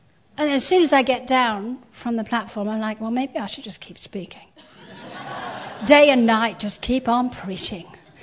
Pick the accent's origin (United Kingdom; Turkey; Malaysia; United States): United Kingdom; England; because we never travel light, we're English. And ladies never travel light.